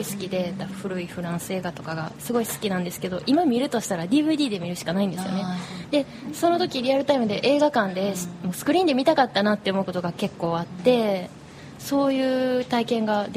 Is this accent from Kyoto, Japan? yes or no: yes; Kyoto, Japan; 地元の京都の若い人が集まる拠点が